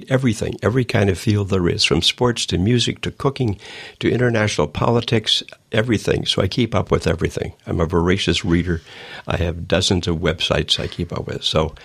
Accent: Detroit, Michigan, United States; I grew up in the Detroit area, finished high school, didn't know what to do, went to Wayne State University studying advertising art.

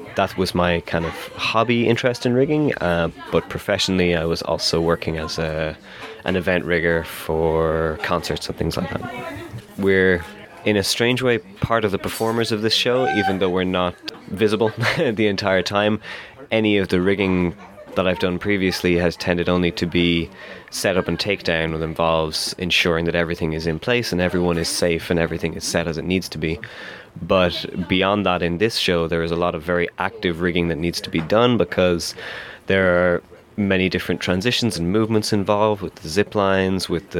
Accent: Dublin, Leinster, Ireland; and I am from Ireland. I am from Dublin. I've lived there my whole life.

